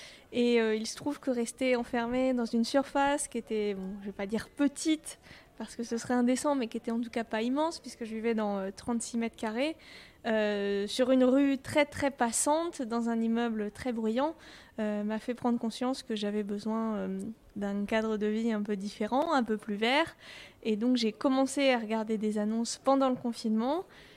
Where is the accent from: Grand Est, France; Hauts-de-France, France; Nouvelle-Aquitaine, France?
Hauts-de-France, France; now in Paris, France; Moi, je venais de la campagne, puisque je venais des Hauts-de-France.